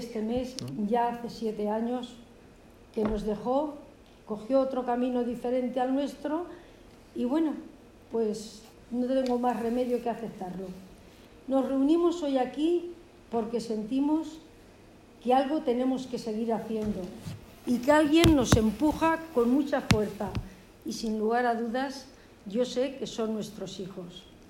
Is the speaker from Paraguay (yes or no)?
no; Valencia, Valencian Community, Spain; madre de Emilio José, y vengo de Valencia